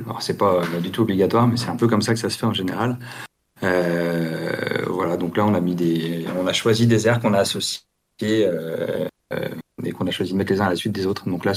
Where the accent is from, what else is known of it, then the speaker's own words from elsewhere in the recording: Brest, Brittany, France; Bah nous, on vient de comme moi, je viens de Brest